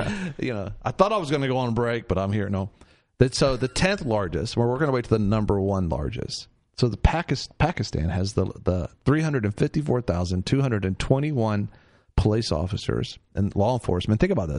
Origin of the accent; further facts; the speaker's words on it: United States; I'm an American, and we're in a debt crisis here.